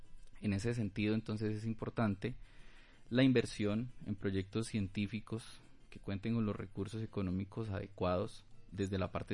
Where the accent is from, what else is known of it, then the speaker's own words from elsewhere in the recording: Colombia; como colombianos seamos privilegiados en tener el primer puesto en biodiversidad, en riqueza de aves.